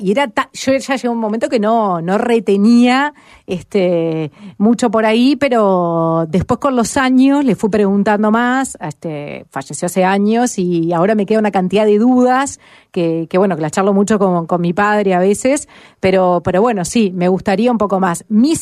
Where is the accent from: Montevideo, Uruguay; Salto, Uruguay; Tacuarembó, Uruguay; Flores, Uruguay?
Montevideo, Uruguay; born there; yo nací en Pocitos, ahí donde arranca, enfrente de la estación de servicio que está Eyauri, Santiago Vázquez.